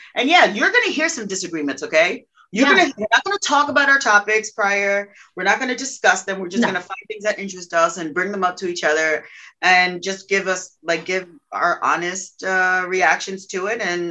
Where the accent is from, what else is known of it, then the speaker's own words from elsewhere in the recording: New York, United States; just know we're from New York.